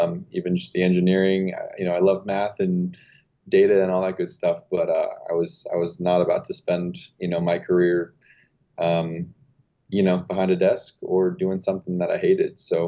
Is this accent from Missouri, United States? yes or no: no; Fairfax, Virginia, United States; also born or lived in Manassas; So born and raised in Fairfax and Manassas, basically.